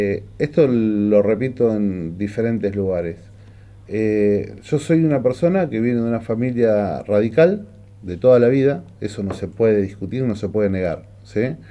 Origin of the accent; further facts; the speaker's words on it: Viedma, Río Negro, Argentina; also born or lived in Buenos Aires; volví a trabajar a mi ciudad natal, a quedarme acá. Yo soy un bicho de acá, de Viedma.